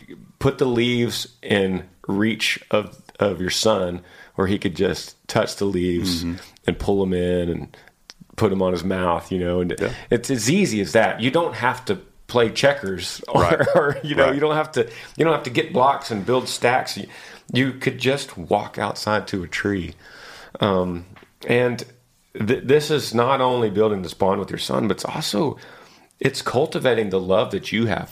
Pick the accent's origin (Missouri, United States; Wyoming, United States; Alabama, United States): Wyoming, United States; Laramie; I'm from Laramie, Wyoming. I'm 21 years old, a junior at the University of Wyoming, studying wildlife biology and management.